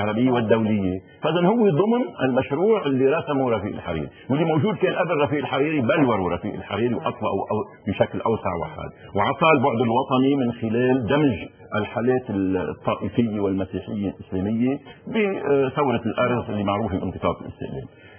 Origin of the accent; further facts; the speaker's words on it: Lebanon; نحن جزء من لبنان، ونحن حالي لبنانية طبعا ذات امتداد عربي ودولي